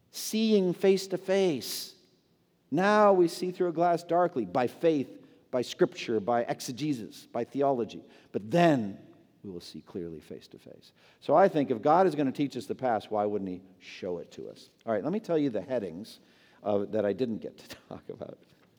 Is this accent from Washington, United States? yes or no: no; Boston, Massachusetts, United States; I was in the Boston Public Library a number of years ago. I'm from Boston.